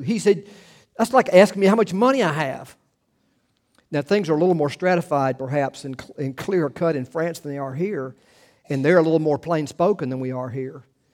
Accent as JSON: {"language": "English", "country": "United States", "said": "I'm an American, I'm a friendly guy."}